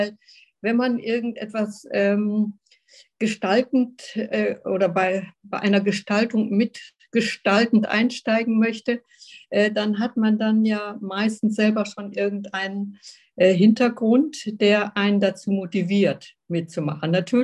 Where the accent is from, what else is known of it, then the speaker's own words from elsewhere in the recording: North Rhine-Westphalia, Germany; Ich komme ja aus Nordrhein-Westfalen